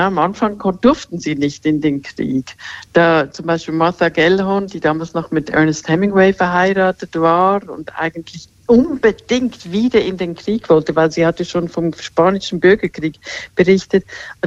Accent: Switzerland; now in Germany; ich bin ja Schweizerin, aber ich lebe in Deutschland, mein Mann und meine Kinder sind Deutsche.

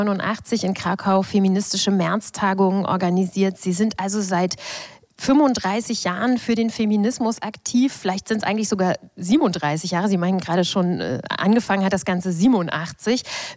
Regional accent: Germany; Ich bin in der DDR aufgewachsen

